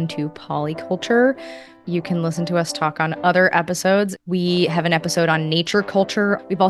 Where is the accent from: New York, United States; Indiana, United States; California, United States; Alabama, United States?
New York, United States; New York City; I'm originally from New York City, Lenape land in Brooklyn, and that is another place that shapes my thinking.